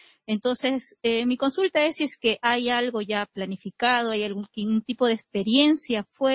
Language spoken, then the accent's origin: Spanish; Peru; Yo vengo de Perú.